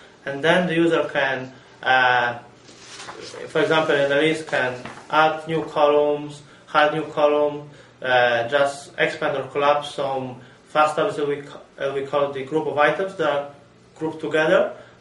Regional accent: Poland; English is a second language; moved away as an adult; And I came from Poland, and I was studying at Wrocław University of Technology.

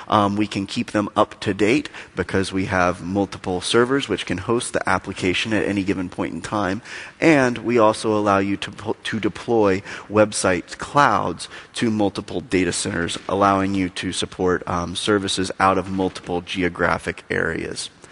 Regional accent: Kentucky, United States; I'm from Kentucky in the United States. We make a lot of bourbon or whiskey there.

